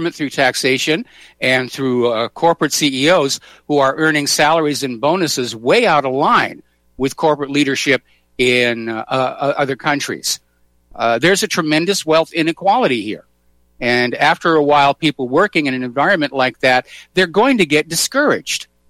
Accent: New Hampshire, United States; they reminded me so much of family and friends that I knew when I was growing up in New Hampshire.

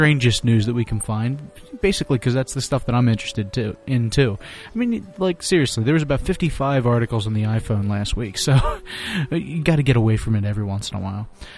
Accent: Philadelphia, Pennsylvania, United States; I love the Flyers. I'm from Philadelphia. Can you tell? I live here

